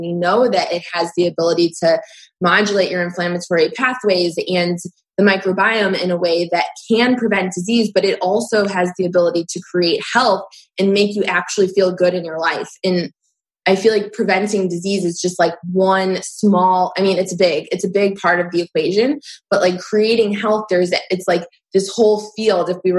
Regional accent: Cleveland, Ohio, United States; Like I always compare it to someone like LeBron James, obviously, since I'm from Cleveland

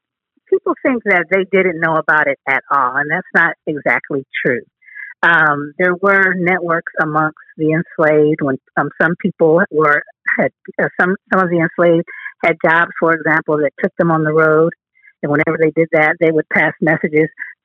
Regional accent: California, United States; I grew up in California. We were celebrating it there.

